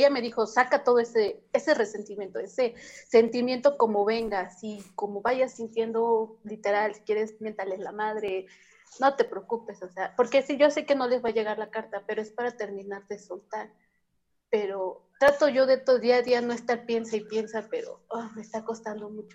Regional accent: Mexico; Yo soy de México

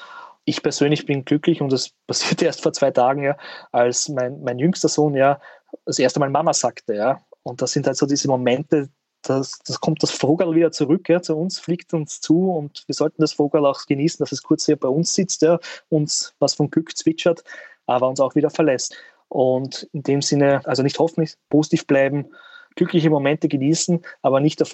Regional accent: Burgenland, Austria; Ich bin ja kein Wiener, ja, hört man vielleicht auch hin und wieder, sondern ich komme aus dem wunderschönen Südburgenland, das ja an Slowenien grenzt.

